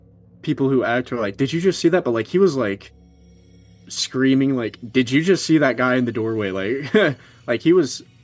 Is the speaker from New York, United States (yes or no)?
no; Arkansas, United States; growing up in Arkansas, people talk about the Crescent nonstop.